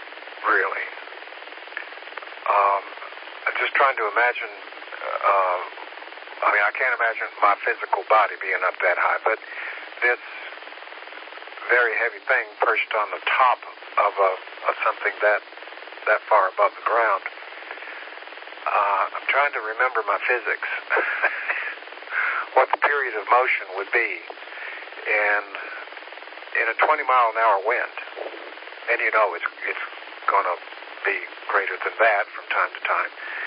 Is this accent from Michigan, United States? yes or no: no; Kingsport, Tennessee, United States; It was our local station, WKIN. There in my hometown in Kingsport.